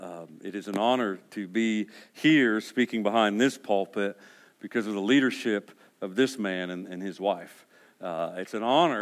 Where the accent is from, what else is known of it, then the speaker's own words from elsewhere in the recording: Ohio, United States; And I mean, I am from Southern Ohio, so that could have happened, I guess.